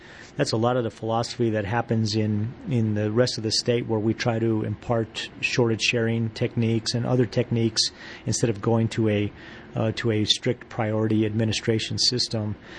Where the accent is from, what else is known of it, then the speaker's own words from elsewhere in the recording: Albuquerque, New Mexico, United States; Well, you know, I'm a native New Mexican. I was born in Albuquerque. I went to school here. I went to college in New Mexico. And, you know, it's my home state.